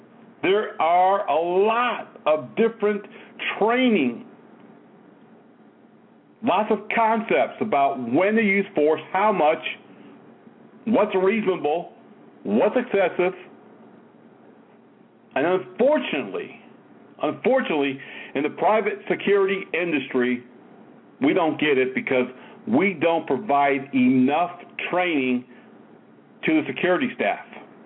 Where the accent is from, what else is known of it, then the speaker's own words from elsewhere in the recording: Connecticut, United States; East Hartford, Connecticut, you know, I grew up in Connecticut. I know how those folks are up there.